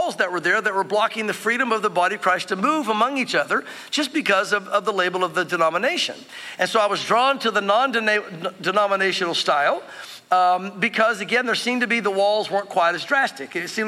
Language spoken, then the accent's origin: English; the South, United States; Again, I was drawn to non-denominationalism because growing up in the South, I was involved in a denominational movement.